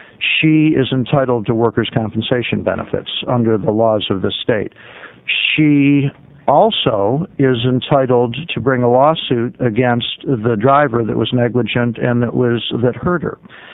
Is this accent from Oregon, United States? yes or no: yes; Portland, Oregon, United States; from Portland, Oregon.